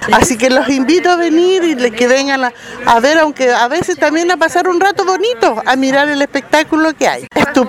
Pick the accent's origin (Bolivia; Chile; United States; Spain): Chile; Fresia, Los Lagos; vengo de Fresia